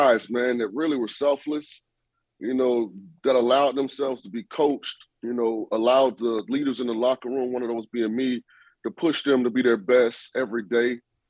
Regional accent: California, United States; I'm from the Bay Area.

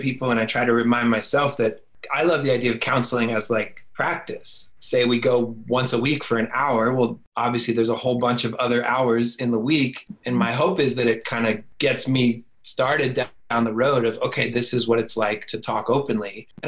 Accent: Florida, United States; Cause I moved back to my hometown in Florida and it's really sleepy and simple

